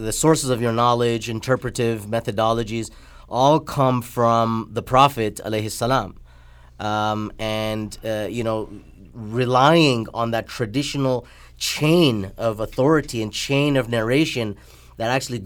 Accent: Toronto, Ontario, Canada; Basically, my story starts, born and raised in Toronto, Canada, Indian background, Indian Muslim, so grew up in the hardcore madrasa system

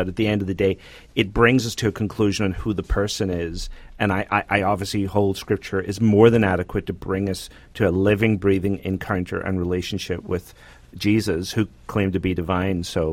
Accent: United Kingdom; I grew up in Britain, so we don't typically hold to an inerrancy.

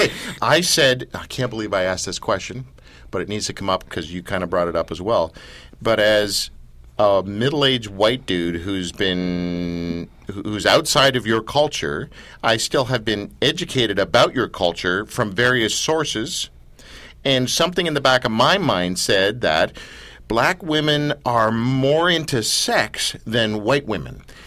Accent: Canada; We're Canadian. We're polite. We're nice.

